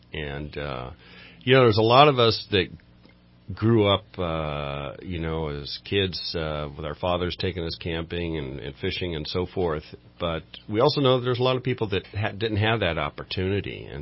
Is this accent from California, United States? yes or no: yes; California, United States; I grew up pretty much in the Bay Area, but I went to Humboldt State